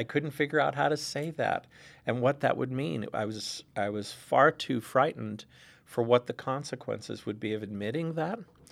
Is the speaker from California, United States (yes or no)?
no; Massachusetts, United States; I grew up in Massachusetts, in rural Massachusetts, in the 60s and 70s